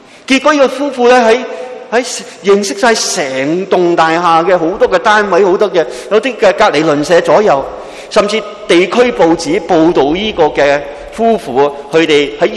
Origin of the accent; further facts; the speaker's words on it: Hong Kong; 同样今日我哋香港人好多移民到去外国嘅时候，人生路不熟